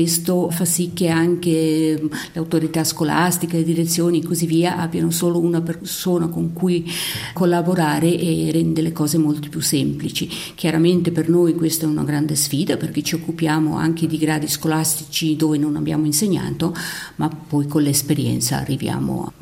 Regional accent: Brusio, Graubünden, Switzerland; also born or lived in Davos / Schiers; sono una valposchiavina, esattamente, nata e cresciuta a Brusio. Ho vissuto alcuni anni a Davos, poi per 27 anni a Schiers e poi mi sono trasferita all'Anquar dove abito attualmente.

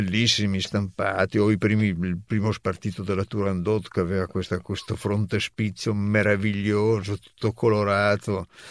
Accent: Riva del Garda, Trentino-Alto Adige, Italy; io sono nato in Trentino e ho fatto tutte le scuole, perché allora anche le medie a Riva del Garda, quindi medie e liceo a Riva del Garda

